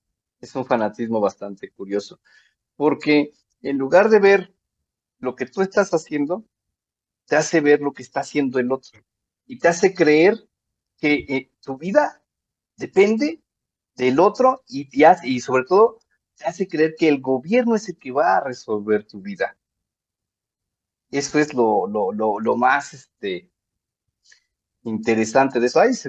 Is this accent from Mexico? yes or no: yes; Mexico City, Mexico; Yo soy de Plateros, de ahí de la colonia donde Edward se está inventando esa historia chida.